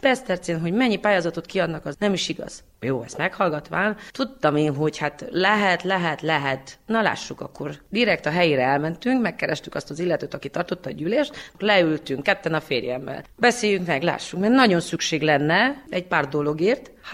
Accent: Vânători, Mureș County, Romania; disznajói származású vagyok, 38 éves

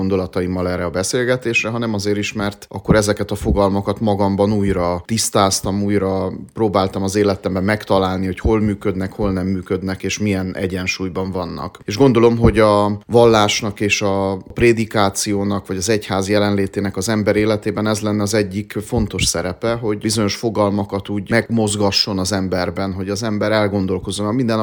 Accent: Cluj-Napoca, Cluj County, Romania; Kolozsváron születtem, Kolozsváron nőttem fel, a gyerekkorom legnagyobb részét ott töltöttem, az iskolát is ott végeztem, az újra alakuló, 90-es évek elején újra alakuló unitárius kollégiumban érettségiztem

